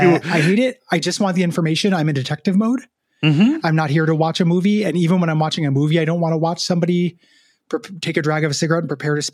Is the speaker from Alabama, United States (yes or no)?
no; Massachusetts, United States; Conversely, I grew up in Massachusetts, so Fallout 4 gets a full letter grade bump from me